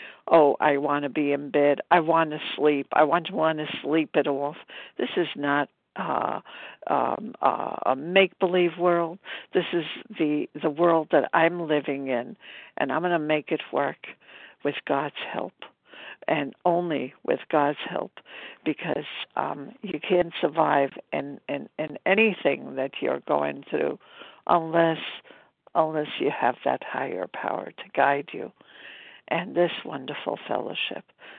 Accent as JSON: {"language": "English", "town": "Brooklyn", "region": "New York", "country": "United States", "said": "from Brooklyn, New York, and recovered and grateful."}